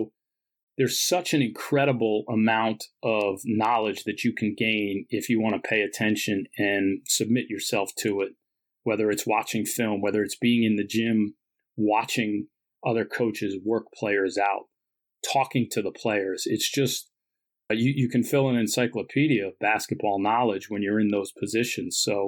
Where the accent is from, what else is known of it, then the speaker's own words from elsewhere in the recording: Syracuse, New York, United States; I had this image of St. John's from growing up in Syracuse